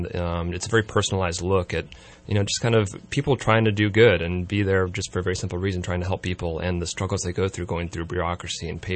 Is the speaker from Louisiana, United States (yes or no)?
no; Mount Shasta, California, United States; I'm from Mount Shasta originally.